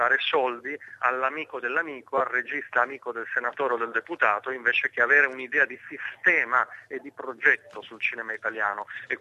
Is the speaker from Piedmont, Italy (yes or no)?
yes; Turin, Piedmont, Italy; e da torinese, perché sono torinese anch'io, un pochino l'ho sofferto.